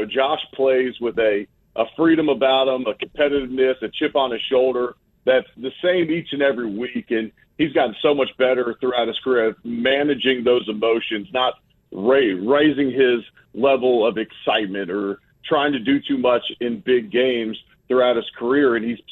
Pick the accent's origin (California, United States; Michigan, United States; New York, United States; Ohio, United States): Ohio, United States; Cincinnati; Yeah, I'm originally from Cincinnati, and I call it Paul Brown Stadium still